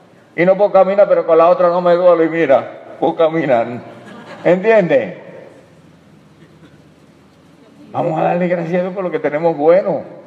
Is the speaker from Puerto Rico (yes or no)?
yes; Caguas, Puerto Rico; hablaba de mi pueblo, de Caguas, ¿verdad? Y ya yo la conocía y yo entraba y yo de nene iba a visitarla.